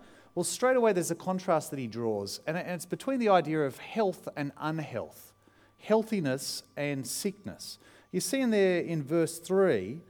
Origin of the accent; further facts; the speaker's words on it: Australia; Part of it is, as an Australian, is, well, I'm not going to make too much of this.